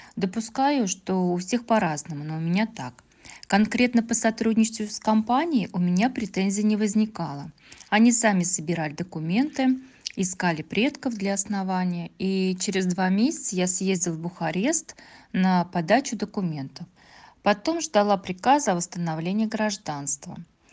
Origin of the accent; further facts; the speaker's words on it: Penza, Penza Oblast, Russia; я из Пензы.